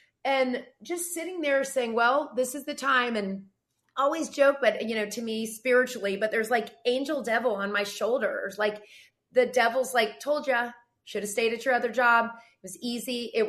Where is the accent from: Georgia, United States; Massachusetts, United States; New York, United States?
Georgia, United States; Atlanta; And I'm from Atlanta. I went to University of Georgia, went to Roswell High School.